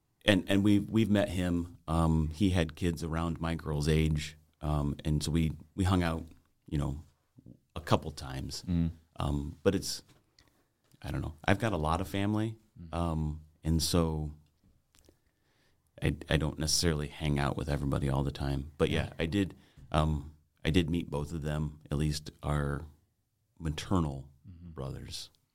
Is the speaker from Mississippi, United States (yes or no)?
no; Chicago, Illinois, United States; now in Elkhart County, United States; I grew up in Chicago with my mom, and then made it back to Elkhart County, where I've lived most of my life.